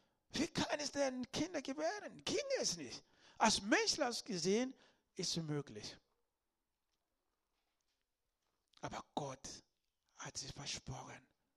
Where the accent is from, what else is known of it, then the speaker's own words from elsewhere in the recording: Southern Angola, Angola; German is a second language; Ich hörte einmal in Afrika bei uns in Angola, im Süden von Angola, da gab es eine Zeit des Dürrens.